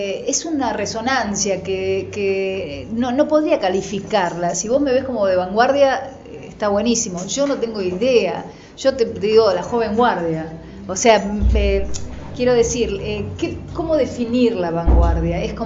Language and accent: Spanish; Curuzú Cuatiá, Corrientes, Argentina; born there; porque como yo nací en Curuzucuatiá